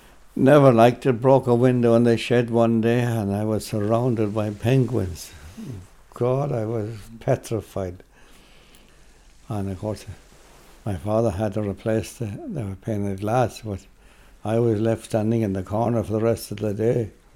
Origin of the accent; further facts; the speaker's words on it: County Cork, Ireland; also born or lived in Cobh / Ballycotton; And I was born in Roach's Point in Cork, in Cove. So after 6 months, he was shifted up to Ballycotton, just not far from Middleton.